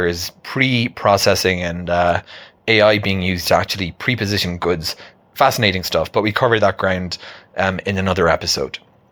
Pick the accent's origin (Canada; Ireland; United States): Ireland; moved away; than what I was used to growing up in Ireland.